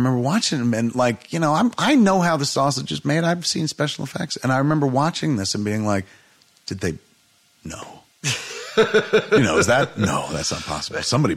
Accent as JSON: {"language": "English", "region": "East Coast", "country": "United States", "tie": "born or raised there", "said": "Like, because we grew up on the East Coast."}